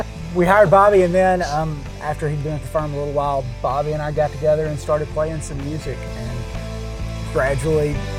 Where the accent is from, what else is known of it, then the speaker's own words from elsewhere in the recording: Atlanta, Georgia, United States; From here in Atlanta, Georgia, and we're a rock and roll band.